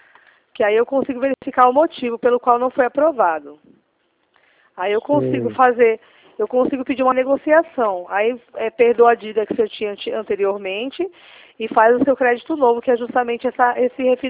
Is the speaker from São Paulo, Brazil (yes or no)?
no; Recife, Pernambuco, Brazil; Eu sou aqui de Recife, da Dantas sim. Barreto, tá certo?